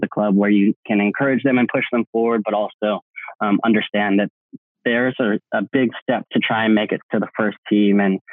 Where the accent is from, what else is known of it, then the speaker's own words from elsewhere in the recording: California, United States; I had to sort of manufacture those experiences growing up in the Bay Area